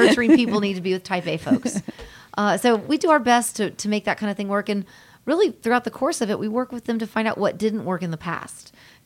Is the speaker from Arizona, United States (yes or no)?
no; Atlanta, Georgia, United States; Oh, yes. I'm born and raised in Atlanta